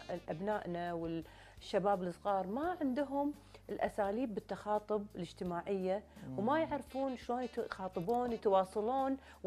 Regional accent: Kuwait; وخدمة حق بلدي الكويت

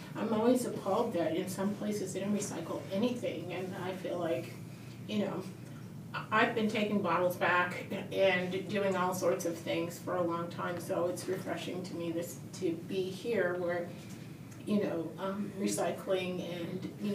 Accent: Boston, Massachusetts, United States; I'm the French teacher here, and I'm originally from Boston.

